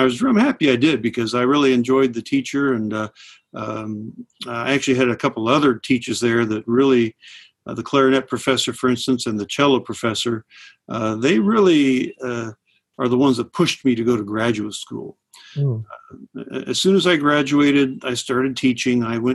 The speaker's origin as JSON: {"language": "English", "town": "Topeka", "region": "Kansas", "country": "United States", "tie": "born or raised there", "said": "Oh, well, like I said, I grew up in Topeka. So we had a university there called Washburn University."}